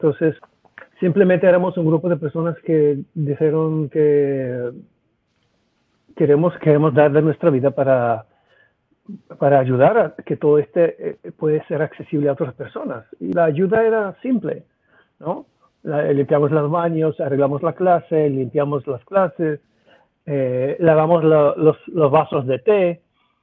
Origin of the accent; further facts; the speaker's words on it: Israel; Spanish is a second language; vivía en Israel, soy israelí. Entonces, como israelíes pasamos cosas bastante fuertes ya de una edad joven